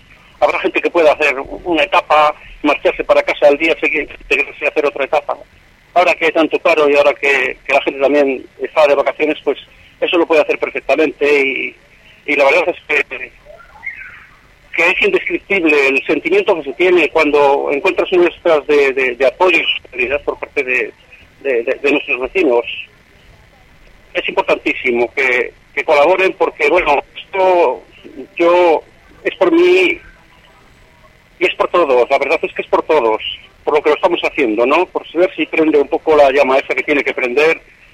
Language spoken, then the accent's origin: Spanish; Valladolid, Castile and León, Spain; Sí, soy de aquí, de Valladolid.